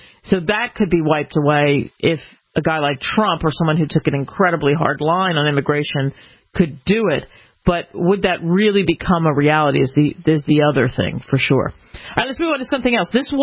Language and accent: English; the South, United States; I grew up in the South.